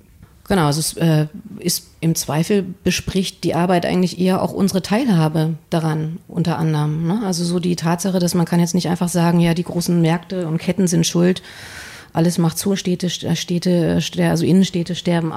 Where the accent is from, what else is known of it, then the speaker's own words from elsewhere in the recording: Germany; also born or lived in West Germany; ich bin in der DDR geboren, bin in der DDR und im Westen groß geworden und lebe jetzt im Osten Deutschlands.